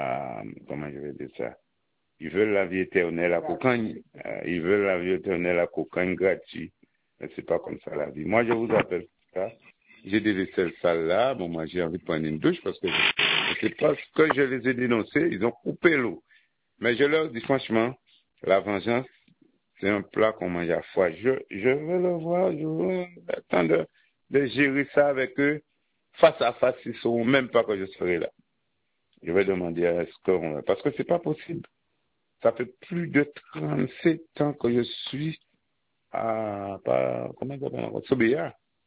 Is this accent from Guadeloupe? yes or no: yes; Guadeloupe; nous sommes tous des Antillais, des Guadeloupéens